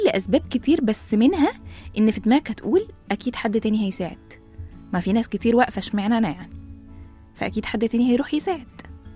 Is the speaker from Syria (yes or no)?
no; Egypt; لو في أي حد محتاج مساعدة بالذات كمصريين بنلاقي